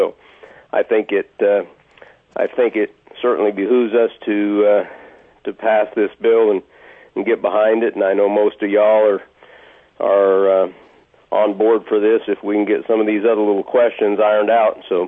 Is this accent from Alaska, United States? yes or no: yes; Alaska, United States; Born and raised in Alaska, had to leave to attend dental school. Returned, and I've practiced for 32 years now.